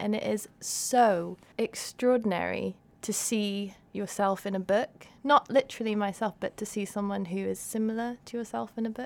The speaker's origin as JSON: {"language": "English", "country": "Hong Kong", "tie": "born or raised there", "lives_now": "West", "said": "I looked up and I was like, oh, I'm half Chinese. And I grew up in Hong Kong. And I've been living in the West all this time for most of my adult life"}